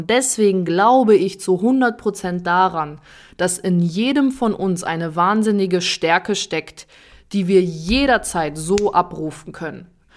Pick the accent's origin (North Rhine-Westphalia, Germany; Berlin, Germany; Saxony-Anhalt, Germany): North Rhine-Westphalia, Germany; moved away as an adult; now in Nuremberg, Germany; dass ich alleine mit 22 nach Nürnberg gezogen bin, weil ich einfach einen Tapetenwechsel brauchte. Ich komme ursprünglich aus NRW, also 450 Kilometer weit weg von meiner Familie